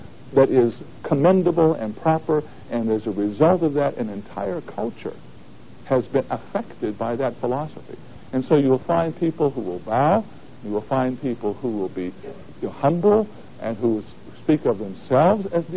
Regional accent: Boston, Massachusetts, United States; In fact, I come from Boston. And in Boston, you know, you get manners with your mother's milk. You're supposed to behave in a certain way because you're a proper Bostonian.

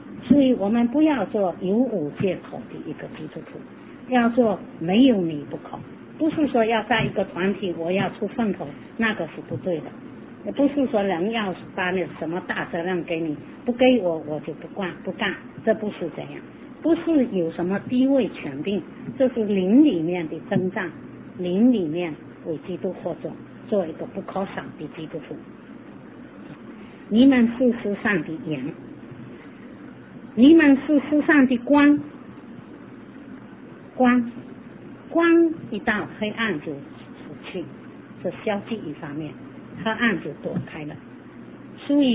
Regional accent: Fujian, China; also born or lived in Macau; 我从澳门到香港的时候，我们是福建人不能入口

